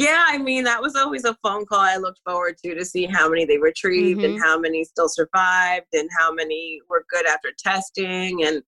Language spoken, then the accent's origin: English; New Jersey, United States; I don't know if I ever had words. I'm from Jersey. LOL. Shout out.